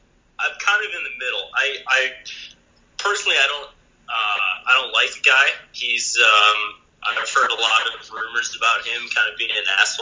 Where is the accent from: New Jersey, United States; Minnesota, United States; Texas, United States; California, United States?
Minnesota, United States; kind of being a Minnesotan where, you know, there's no such thing as having a mean bone in your body.